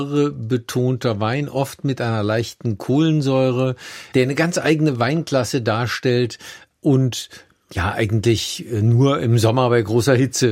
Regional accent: Rhineland-Palatinate, Germany; Also mit meiner Heimat Rheinhessen verglichen fast das Vierfache.

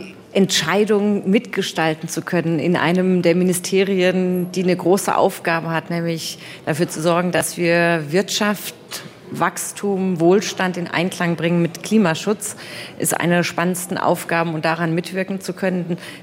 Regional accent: Neuenburg am Rhein, Baden-Württemberg, Germany; Und ich komme aus der Grenzregion. Ich bin in Neuenburg am Rhein groß geworden, in Freiburg zur Schule gegangen.

